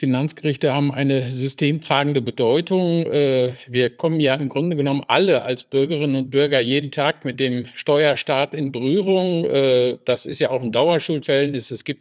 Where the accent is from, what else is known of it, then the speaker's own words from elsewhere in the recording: Dortmund, North Rhine-Westphalia, Germany; ich bin ein Kind des Ruhrgebiets, komme ursprünglich aus Dortmund, wohne jetzt zwar im Münsterland, aber bin noch eng mit der Region verbunden